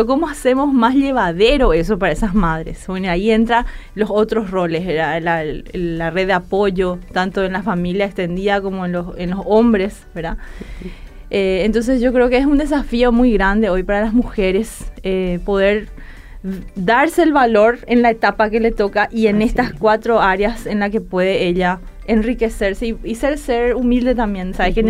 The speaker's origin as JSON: {"language": "Spanish", "country": "Argentina", "tie": "born there", "also_born_or_lived": "Brazil", "said": "Mi, sí, mamá creció en Argentina, yo nací en Argentina."}